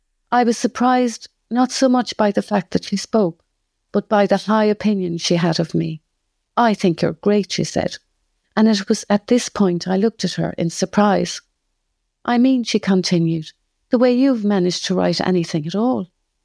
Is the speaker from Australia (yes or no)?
no; Cork, Munster, Ireland; accent: Cork; also born or lived in Dublin; now in London, United Kingdom; Irish sojourn in Cork and then went to Dublin. And as soon as I went to Dublin, they were taking off my Cork accent. But I could hear they weren't getting it right. And of course, then I came to London where they take off Irish accents.